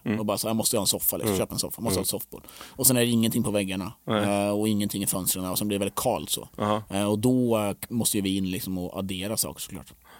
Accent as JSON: {"language": "Swedish", "town": "Finspång", "region": "Östergötland", "country": "Sweden", "said": "och jag är själv liksom från Finspång och tycker att det är helt, helt fantastiskt där"}